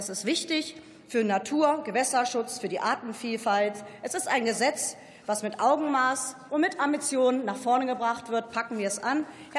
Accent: Salzgitter, Lower Saxony, Germany; In meiner Heimat in Salzgitter-Wolfmitte sind über 160 Windenergieanlagen in Betrieb.

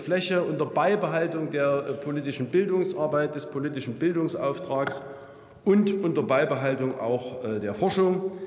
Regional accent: Saxony, Germany; haben mein Heimatbundesland Sachsen und Brandenburg zum Saarland aufgeschlossen

